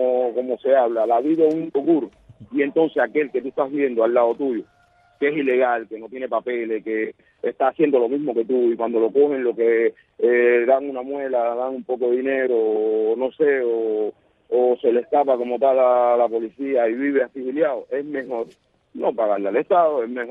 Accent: Havana, Cuba; yo y otro muchacho, otro compañero, que somos de aquí de La Habana

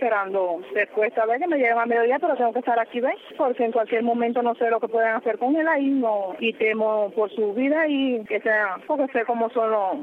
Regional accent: Contramaestre, Santiago de Cuba, Cuba; de acá del municipio de Contramaestre, provincia de Santiago de Cuba

